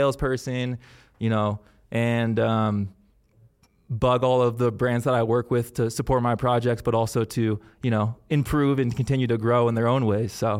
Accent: California, United States; So I grew up in the East Bay Area.

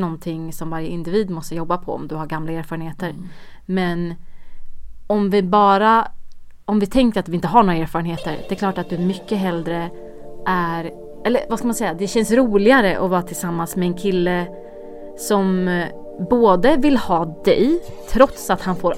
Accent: Uddevalla, Västra Götaland County, Sweden; Även fast vi är från Uddevalla liksom.

